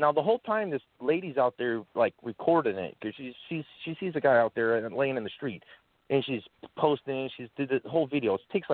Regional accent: Detroit, Michigan, United States; born there; I live up here in Michigan. I was born in Detroit, Mount Clemens General Hospital. In like 1985, my family moved out of there.

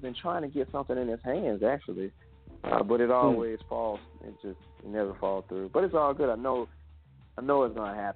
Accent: Memphis, Tennessee, United States; growing up in Memphis in the hood

